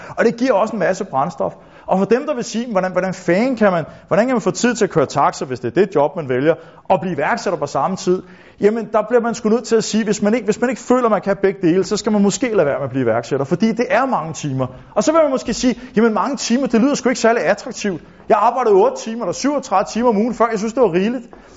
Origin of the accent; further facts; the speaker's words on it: Copenhagen, Capital Region of Denmark, Denmark; selv som københavner kan det virke som et meget underligt spørgsmål